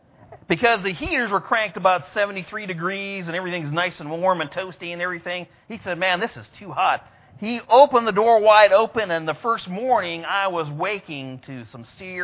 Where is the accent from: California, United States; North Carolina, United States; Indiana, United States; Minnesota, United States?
California, United States; I'm from California. I'm in this strange new place.